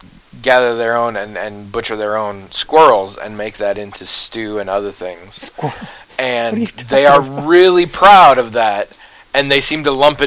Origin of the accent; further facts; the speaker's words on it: Oregon, United States; I come from Oregon. Oregon has quite a lot of agriculture.